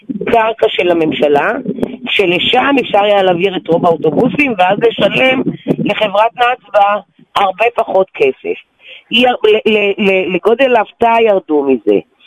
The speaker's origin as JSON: {"language": "Hebrew", "town": "Tel Aviv", "region": "Tel Aviv District", "country": "Israel", "tie": "born there", "said": "אני גם נולדתי בשכונת נווה שאנן, אני מתגוררת בה גם היום"}